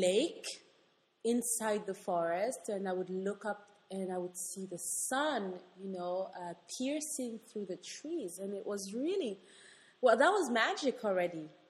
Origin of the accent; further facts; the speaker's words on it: Gabon; I grew up in Central Africa in a country called Gabon, which is on the coast, on the west coast of Africa. So I always had the beach and I always had the forest. And I was surrounded by nature.